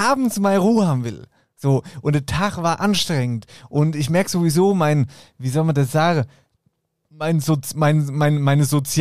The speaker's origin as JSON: {"language": "German", "region": "Tyrol", "country": "Austria", "said": "Ich komme aus dem Landl Tirol."}